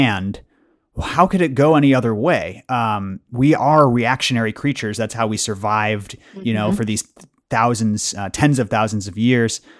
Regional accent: Illinois, United States; I grew up in the Chicago suburbs

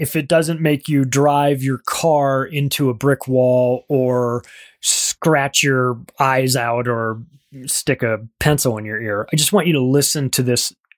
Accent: California, United States; born or raised there

